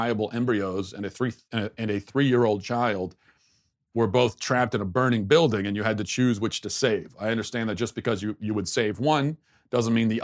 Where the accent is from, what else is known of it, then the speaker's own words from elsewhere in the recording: Maryland, United States; like I grew up in where I grew up in Maryland, it was a probably still majority Christian area, but there was a heavy Jewish population.